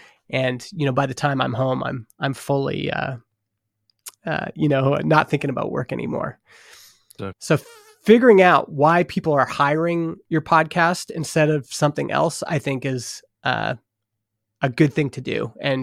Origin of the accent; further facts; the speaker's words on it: Alberta, Canada; now in British Columbia, Canada; I grew up in Alberta, but I grew up in northern Alberta. So we're prairies.